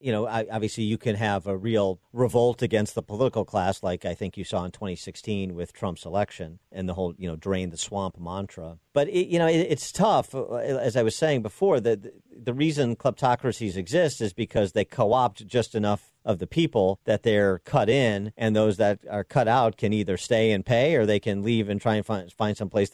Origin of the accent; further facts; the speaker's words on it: Illinois, United States; Like I look at that in my home state of Illinois.